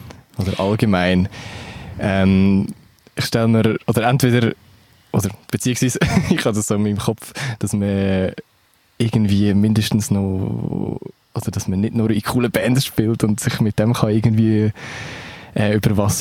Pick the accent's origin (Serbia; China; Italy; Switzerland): Switzerland; Uri; Ich darf das, ich komme aus dem Kanton Uri, das ist legitim.